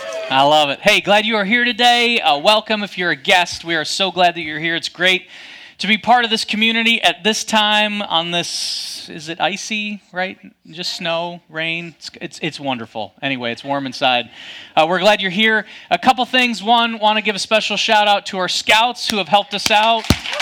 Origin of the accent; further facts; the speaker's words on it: Michigan, United States; I grew up in Michigan. There, our communication style very much more direct, right?